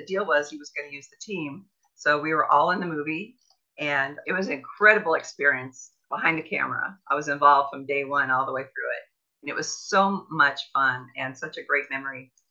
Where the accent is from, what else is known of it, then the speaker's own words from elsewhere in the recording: Iowa, United States; I came from Iowa to where you were not thought any less of a feminine athlete by playing sports in Iowa.